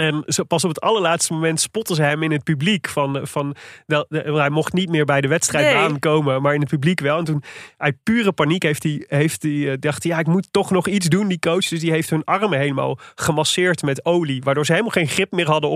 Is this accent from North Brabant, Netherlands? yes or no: yes; North Brabant, Netherlands; Ja, ik ben het daarmee eens als Brabander.